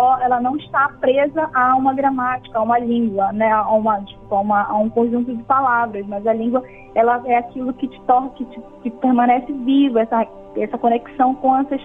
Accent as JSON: {"language": "Portuguese", "region": "Pará", "country": "Brazil", "said": "eu sou da região do Baixo Tapajós, no Pará. Meu povo é o povo Tapajó."}